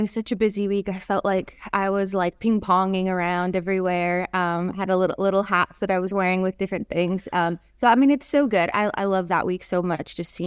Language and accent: English; Canada; also born or lived in Toronto; now in Nashville, United States; is I moved from like a little town in Canada to Toronto, which is the biggest city in Canada. Then I moved from Toronto to Nashville.